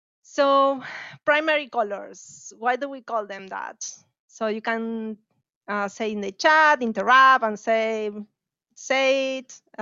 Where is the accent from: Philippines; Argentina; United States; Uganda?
Argentina; English is a second language; I'm from Argentina, so I speak Spanish, actually, probably better than English